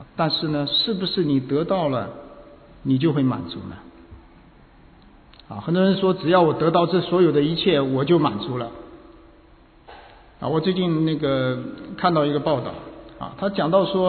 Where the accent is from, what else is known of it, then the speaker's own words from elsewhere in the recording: China; 我想我们很多都是从国内过来的啊，我想我们很多，我们从小呢我们就受这个无神论的影响啊